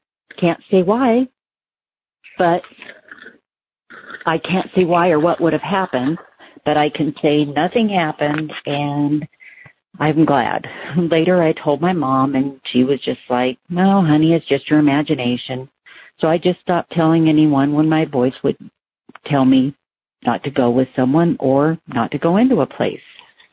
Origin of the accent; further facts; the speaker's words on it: Prescott, Arizona, United States; I'm from Prescott, Arizona.